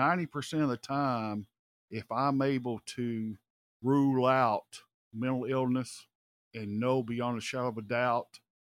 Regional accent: the South, United States; And another thing, you and I, we're from the South, right? We're from the Bible Belt of the South.

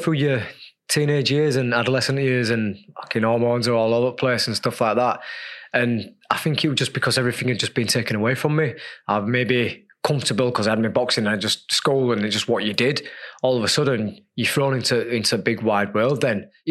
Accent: Leeds, Yorkshire and the Humber, United Kingdom; when I grew up in Leeds, you know

